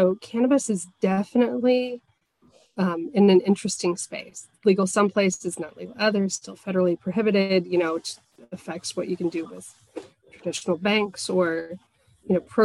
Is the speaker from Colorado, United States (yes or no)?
yes; Colorado, United States; So I'm originally from Colorado. I've watched what happened there.